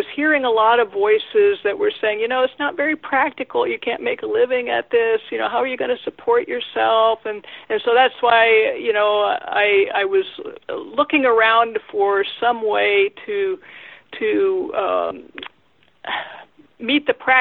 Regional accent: Ohio, United States; now in South Dakota, United States; I grew up in Northwest Ohio near Mount Blanchard. If anybody's ever heard of that, they win a free book. Now I live in South Dakota.

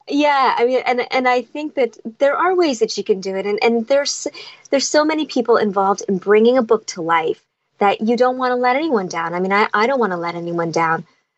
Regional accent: Trinidad & Tobago; because, you know, I'm from Trinidad and, you know, Trinidadians can't take anything seriously.

